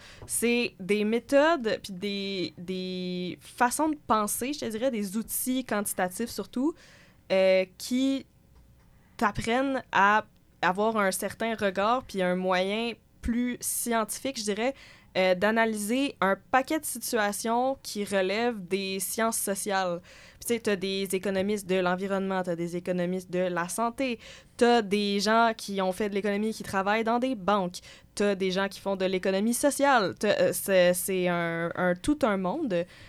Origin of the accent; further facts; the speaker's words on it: Sherbrooke, Quebec, Canada; moi, j'ai grandi à Sherbrooke, mais j'ai décidé d'aller au cégep à Québec